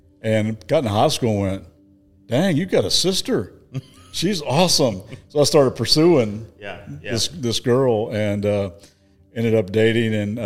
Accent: Lexington, Kentucky, United States; Yeah, so I grew up in Lexington, Kentucky.

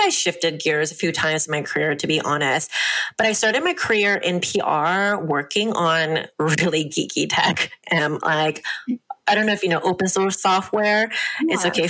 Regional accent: Los Angeles, California, United States; moved away as an adult; also born or lived in Boston / New York City; Yeah, so I am actually an Angelina. So I did grow up in California, but I haven't lived in California for, geez, like 20 years because I moved to Boston for grad school and then to New York City from Boston

